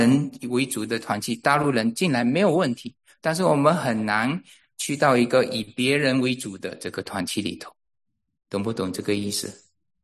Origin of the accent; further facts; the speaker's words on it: East Malaysia, Malaysia; 我以前在马来西亚的时候，我们还有分在东马啊。是一个岛，还有西马。我们基督徒从东马过来之后，跑到西马那里，我们不习惯